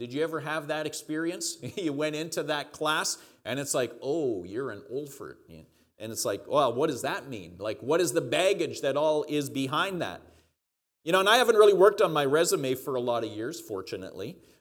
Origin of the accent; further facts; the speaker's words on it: Saskatchewan, Canada; even though I was from Saskatchewan, you all still hired me.